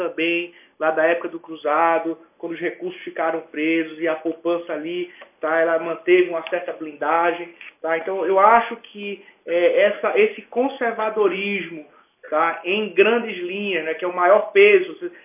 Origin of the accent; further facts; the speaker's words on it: Northeast Region, Brazil; minhas origens são lá por cima, né? Eu sou nordestino e comecei minha carreira em 86 lá na região.